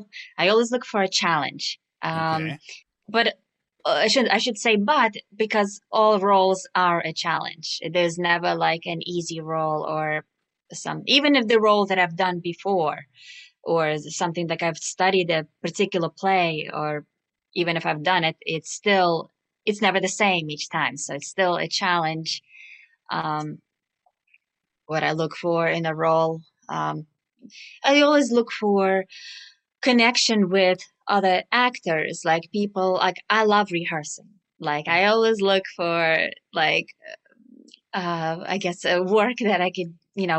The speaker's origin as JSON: {"language": "English", "country": "Russia", "said": "I am originally from Russia."}